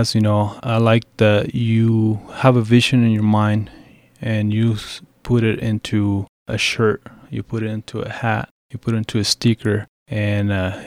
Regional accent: Juarez, Chihuahua, Mexico; also born or lived in Texas; now in San Luis Valley, United States; Well, I'm originally from Juarez, Mexico.

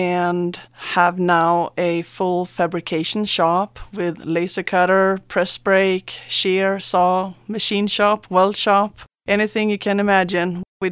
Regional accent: Sweden; English is a second language; now in San Luis Valley, United States; I'm from Sweden.

